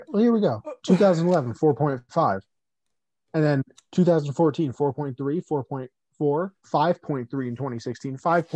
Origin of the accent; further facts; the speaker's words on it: New York, United States; I've never loved being a New Yorker more in my life, ever.